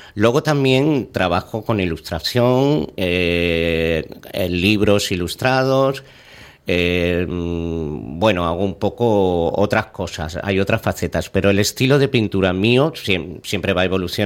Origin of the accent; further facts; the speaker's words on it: Cáceres, Extremadura, Spain; also born or lived in Ibiza / Canary Islands / Seville / Milan; now in Sitges, Spain; Jo soy de Cáceres, sí.